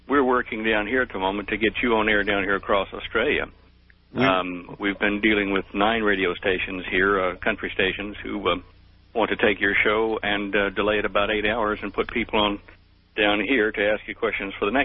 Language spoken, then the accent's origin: English; Dallas, Texas, United States; also born or lived in Clifton, Texas; I was born in the United States in Texas, in Clifton, Texas, near Valley Mills, and I moved to Dallas, lived there most of my life